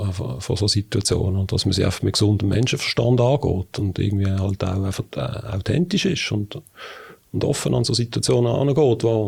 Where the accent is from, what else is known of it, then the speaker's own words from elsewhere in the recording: Binningen, Basel-Landschaft, Switzerland; aufgewachsen bin ich in Binningen. Mhm. Dann habe ich relativ lange in Basel gelebt. Mhm. Jetzt wieder in Bottmigen.